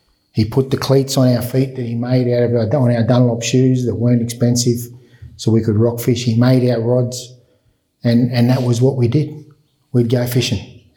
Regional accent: Sydney, New South Wales, Australia; I grew up in Sydney, so Maroubra Beach, if anyone knows it, eastern suburbs, pretty beautiful place. But when I grew up, it wasn't so beautiful. It was Housing Commission 101.

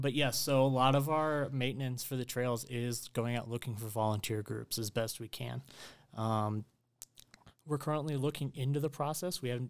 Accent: Indiana, United States; now in Alamosa, United States; I come from Indiana, which is only a couple hundred feet above sea level to 7,500 feet here in Alamosa.

